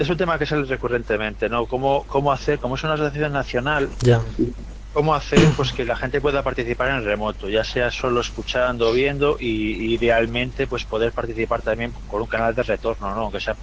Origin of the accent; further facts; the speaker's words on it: Vigo, Galicia, Spain; now in Madrid, Spain; No, yo estoy en Madrid, no estoy en Vigo. Bueno, soy de Vigo, pero no vivo allí.